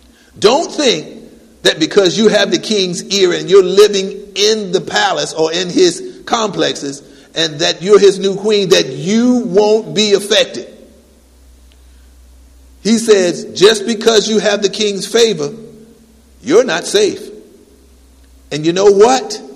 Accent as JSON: {"language": "English", "town": "Hampton", "region": "Virginia", "country": "United States", "tie": "born or raised there", "said": "When I grew up in the Tidewater area, matter of fact, I grew up in Hampton, Virginia"}